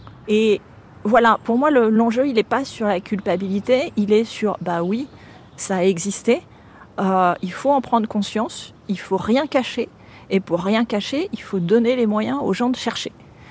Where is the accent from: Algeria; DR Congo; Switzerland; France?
France; Bordeaux, Nouvelle-Aquitaine; Je dis ça bêtement, mais quand on est bordelais